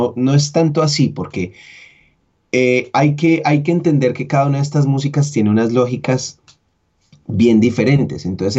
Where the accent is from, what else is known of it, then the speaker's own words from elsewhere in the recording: Bogotá, Colombia; por lo menos en Bogotá, que es de donde yo soy